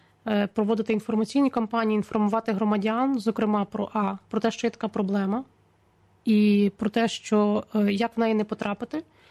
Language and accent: Ukrainian; Lviv, Lviv Oblast, Ukraine; потім воно з'являється у Львові, в моєму рідному місті